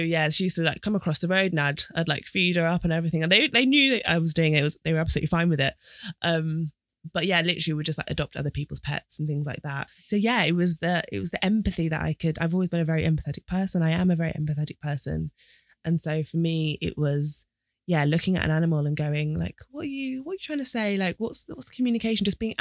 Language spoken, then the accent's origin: English; Doncaster, Yorkshire and the Humber, United Kingdom; born there; I was born in Doncaster in South Yorkshire.